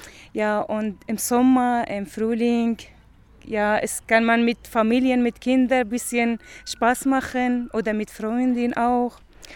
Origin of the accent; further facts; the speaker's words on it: Syria; German is a second language; now in Vöcklabruck, Austria; ich komme aus Syrien. Ich bin 36 Jahre alt und ich bin seit 2015 in Vöcklabruck, ja, und auch in Österreich.